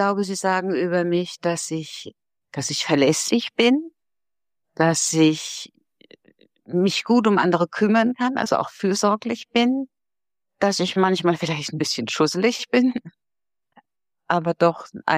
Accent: Hockenheim, Baden-Württemberg, Germany; Ja, ich bin in Hockenheim aufgewachsen, um ganz exakt zu sein, die Rennstadt Hockenheim, gell?

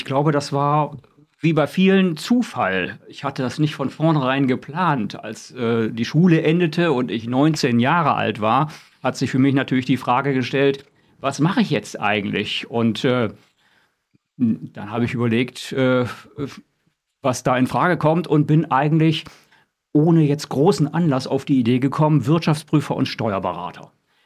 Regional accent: Northern Germany, Germany; Ich komme aus Norddeutschland

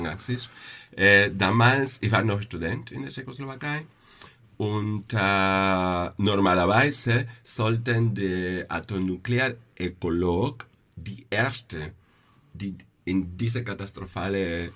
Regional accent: Cuba; German is a second language; Ja, ich komme aus Kuba.

